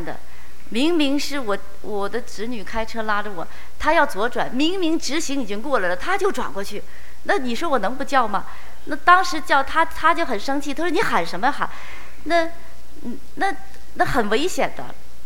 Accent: China; now in Canada; 我们都是移民过来的啊，我们都从中国移民到加拿大，成为加拿大的公民，对吧？

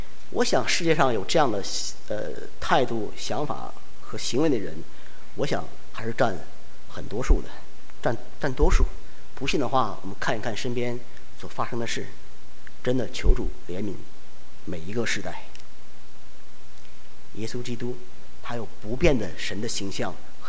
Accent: Northeast China, China; 不像我，我也是东北人

